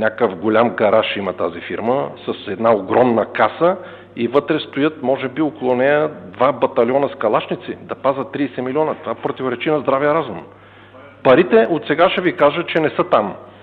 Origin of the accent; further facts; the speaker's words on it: Pleven, Pleven Province, Bulgaria; ходят до Плевен в моя роден край